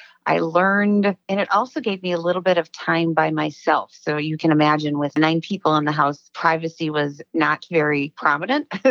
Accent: St. Paul, Minnesota, United States; I grew up in St. Paul. I attended St. Luke's Catholic School until I was in third grade.

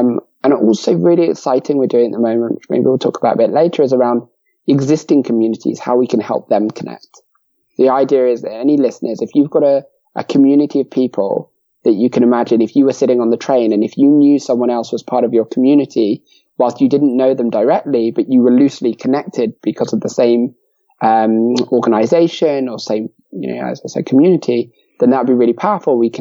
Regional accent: London, United Kingdom; So I grew up in North London, not too far from Camden, which we've already mentioned.

